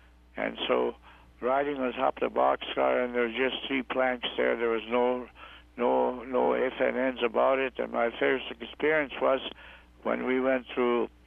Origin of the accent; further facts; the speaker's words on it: Athabasca, Alberta, Canada; My dad was a miner, and when I was 5 years old, I come to the town of Athabasca, and we moved across the Athabasca River, about 16 miles north of the Athabasca River, and that's where I spent my 15 years.